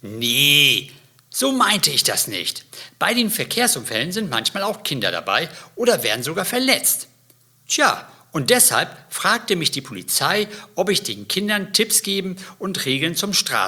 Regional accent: Hohenstein, Saxony, Germany; born there; now in Hamburg, Germany; Geboren wurde ich in Hohenstein.

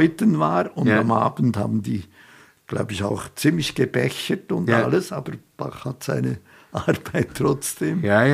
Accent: Switzerland; als Schweizer

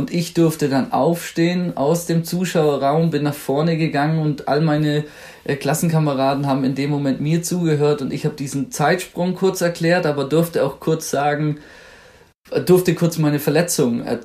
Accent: Baden-Württemberg, Germany; ich komme aus dem Schwabenland und da hat man ja gern so kleine Zischlaute wie Kensch, Weisch, Hasch

